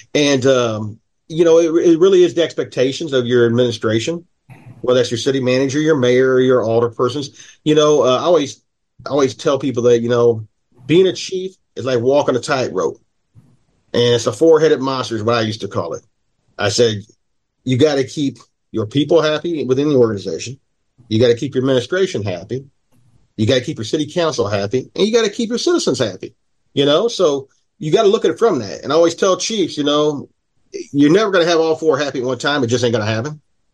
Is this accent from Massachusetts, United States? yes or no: no; Springfield, Illinois, United States; I'm from Springfield, very political city, a mirror of just a micro of the state.